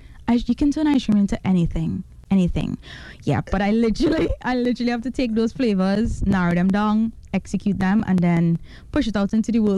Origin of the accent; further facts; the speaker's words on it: Trinidad & Tobago; because as a Trinidadian, like, that's what you knew growing up.